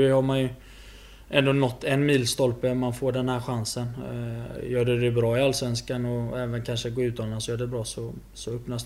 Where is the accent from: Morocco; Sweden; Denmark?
Sweden; Man är född och uppvuxen i Sverige och det är någonstans det alla drömmer om.